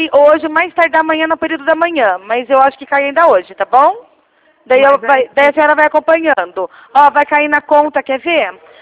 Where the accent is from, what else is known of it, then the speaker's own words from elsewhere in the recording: Rio Claro, São Paulo, Brazil; Não, eu sou de Rio Claro, São Paulo